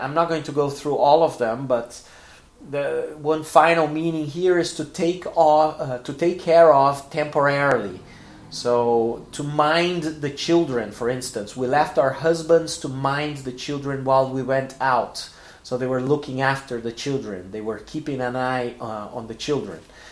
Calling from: Porto Alegre, Rio Grande do Sul, Brazil; English is a second language

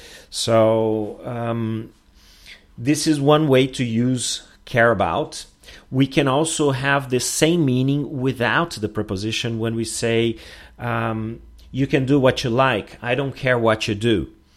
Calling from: Porto Alegre, Rio Grande do Sul, Brazil; English is a second language

